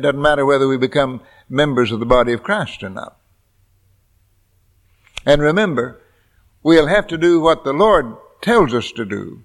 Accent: United States; born there; I'm glad I was born in America.

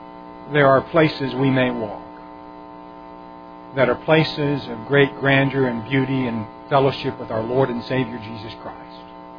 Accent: Colorado, United States; And we took several camping trips when I was growing up in Colorado, up into the high country in Colorado.

